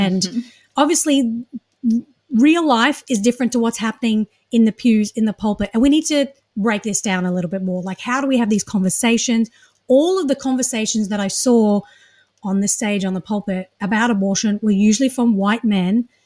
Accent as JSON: {"language": "English", "country": "Australia", "tie": "born or raised there", "moved": "yes", "lives_now": "United States", "said": "I did come from a conservative evangelical background. I was raised in Australia, hence the accent."}